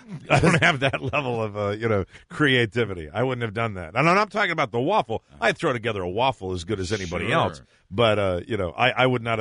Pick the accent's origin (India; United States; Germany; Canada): United States; New England; I'm from New England. I don't understand what he just said.